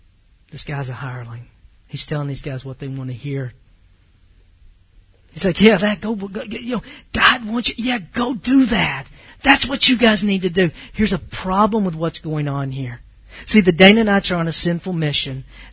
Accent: Mount Vernon, Texas, United States; I grew up in Northeast Texas, Mount Vernon, Mount Pleasant. I grew up there, so, you know, I spent 30 plus years there. I know people there. People know me there.

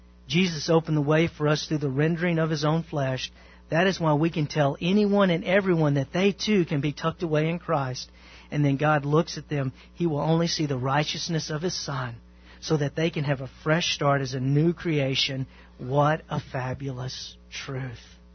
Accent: the South, United States; I'm country and, you know, I'm from the South. And I kind of grew up in an environment where, you know, people kept a list.

